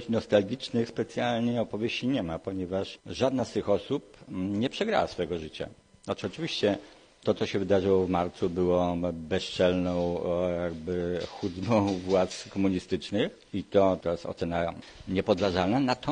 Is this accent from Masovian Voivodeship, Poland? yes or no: yes; Warsaw, Masovian Voivodeship, Poland; też jestem z pokolenia powojennego. Sam uczestniczyłem w wydarzeniach marcowych pod Uniwersytetem w Warszawie, bo jestem warszawiakiem